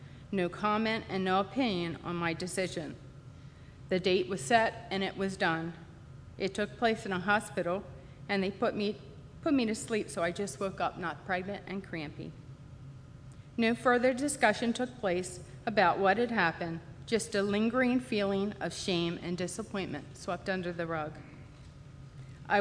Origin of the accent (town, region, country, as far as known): Westminster, Maryland, United States; born or raised there